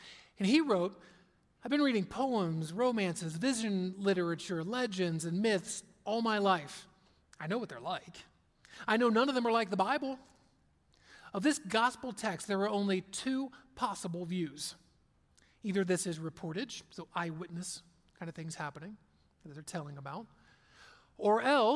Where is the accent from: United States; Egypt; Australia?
United States; Cincinnati, Ohio; Okay, Yankee is the term they would use because I was from Cincinnati, Ohio.